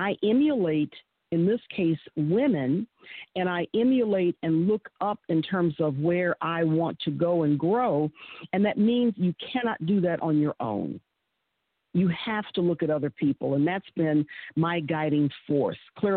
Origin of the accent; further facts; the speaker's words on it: Michigan, United States; I'm African-American. She's white. She's from West Virginia originally. I'm from Michigan originally.